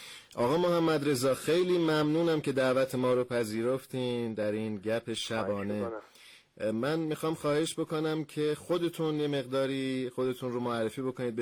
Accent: Iran; ما همه ایرانی هستیم

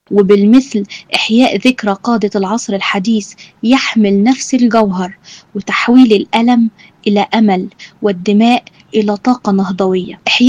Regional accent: Egypt; ده بيبقى مشهد مش غريب علينا إحنا كمان كمصريين

